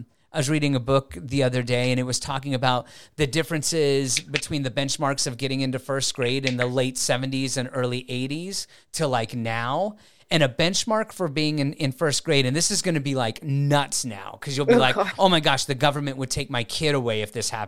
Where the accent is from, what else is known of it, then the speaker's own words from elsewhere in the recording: Wyoming, United States; And granted, I lived in Wyoming, so it was the wild, wild west. I grew up in Wyoming.